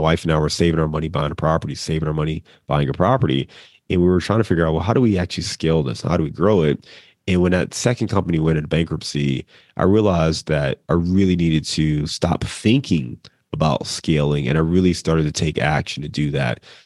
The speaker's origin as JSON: {"language": "English", "town": "Cleveland", "region": "Ohio", "country": "United States", "tie": "born there", "also_born_or_lived": "Chicago / Dayton / Detroit", "lives_now": "Cincinnati, United States", "said": "I was born in Cleveland, Ohio. I lived in Chicago for about 8 years. Here in Cincinnati now, went to school in Dayton, lived in Detroit."}